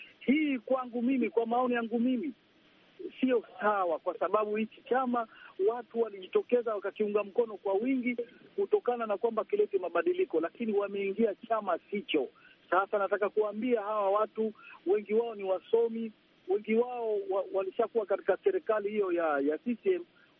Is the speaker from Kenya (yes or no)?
no; Kangani, Pemba, Tanzania; Mimi ni Mpemba kwetu Kangani na Mjimbini